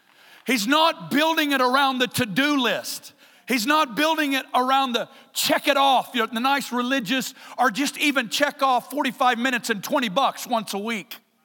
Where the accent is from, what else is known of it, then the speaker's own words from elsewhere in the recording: Kansas City, Missouri, United States; I'm from Kansas City.